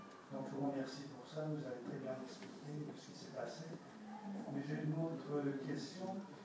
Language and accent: French; Rouen, Normandy, France; also born or lived in Haut-Rhin; je suis de la Rouen, une ville où il y avait une base sous-marine et un aéroport.